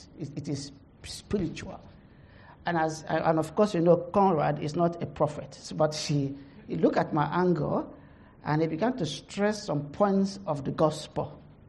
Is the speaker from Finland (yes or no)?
no; Nigeria; accent: Nigerian; to help you with my accent, I have a heavy Nigerian accent.